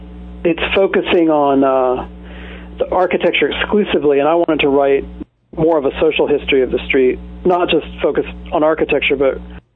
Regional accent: Gainesville, Florida, United States; moved away; Yeah, I was born and raised in Gainesville. I lived there until 1991 when I moved north.

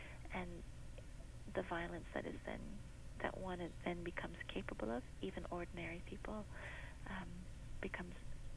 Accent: Canada; I'm a Canadian, we have this too.

